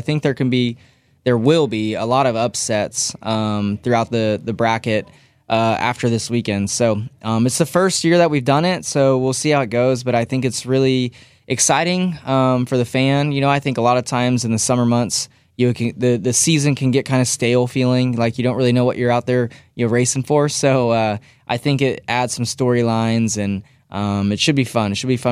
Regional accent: California, United States; I grew up in Northern California, so the Giants naturally were my team.

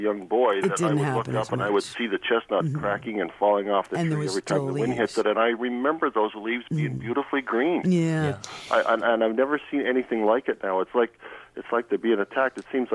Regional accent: Hamilton, Ontario, Canada; Well, that's strange because, like I said, I was born and raised in Hamilton.

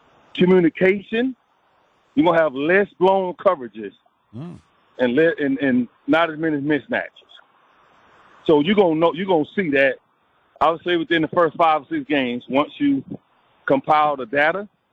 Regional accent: Pascagoula, Mississippi, United States; I'm doing a football event in my hometown of Pascagoula, Goshen, Mississippi.

